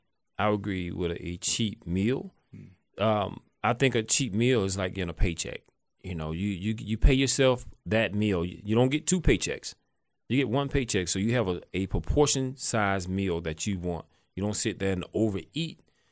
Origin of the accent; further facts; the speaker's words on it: the South, United States; And all the way that we grew up in the South here, it's most food are fried, baked.